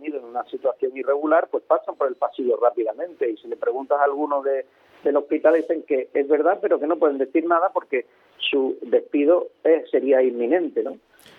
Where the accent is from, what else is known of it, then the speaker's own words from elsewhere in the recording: Spain; de lo tontos que somos los españoles, de lo imbéciles que somos los españoles